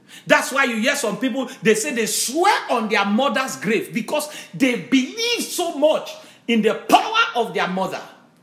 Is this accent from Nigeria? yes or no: yes; Nigeria; you know, now I came from Nigeria.